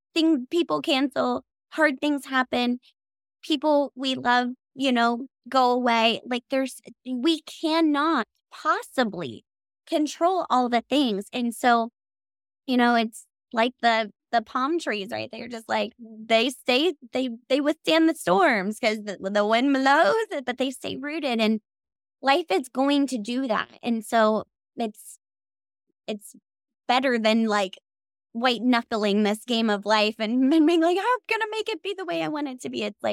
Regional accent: Columbus, Ohio, United States; we're both from the Columbus, well, near Columbus area.

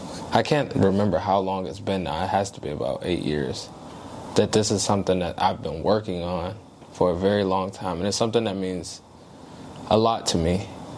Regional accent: Youngstown, Ohio, United States; So, like I said … I'm 25 from Youngstown, Ohio.

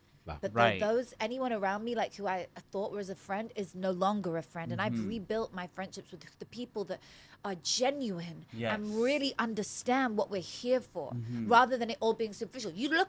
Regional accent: South East England, United Kingdom; I grew up in Oxfordshire, where Oxford University is.

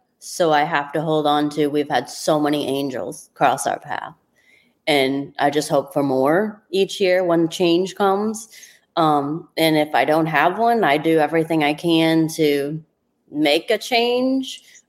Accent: United States; I mean, we're from Clinton County.

